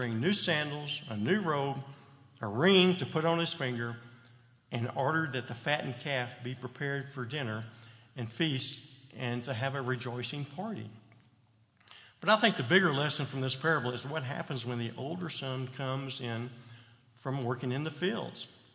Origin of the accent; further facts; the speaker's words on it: Texas, United States; I'm familiar with it because when I was growing up in Texas with no air conditioning until I was a junior high, my mom, who grew up on a small farm outside of Dallas